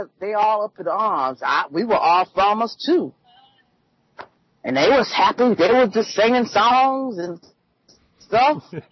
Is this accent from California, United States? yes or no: yes; California, United States; people are under the misconception that Californians, we're all flush with money